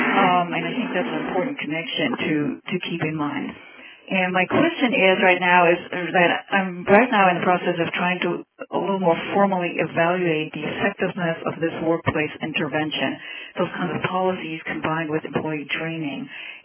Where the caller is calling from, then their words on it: Maine, United States; I'm calling from the University of Maine.